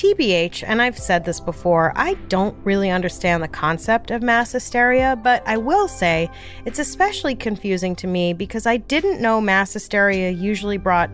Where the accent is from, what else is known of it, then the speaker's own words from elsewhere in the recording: Brooklyn, New York, United States; until I Googled the population of my hometown, Brooklyn, New York, and discovered it was well over 2 million people at that time.